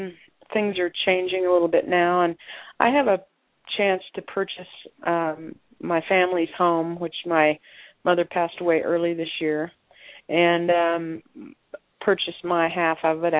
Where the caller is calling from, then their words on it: Colorado, United States; Absolutely. I'm calling from Colorado.